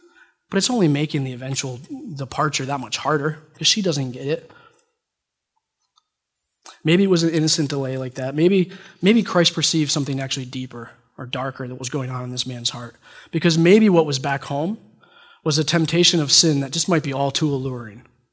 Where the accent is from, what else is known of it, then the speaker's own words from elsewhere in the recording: New York, United States; I grew up in Schoharie County. I don't know how many people know where that is or what that is. So while the accent's different, there's a few words that are just unique to Schoharie County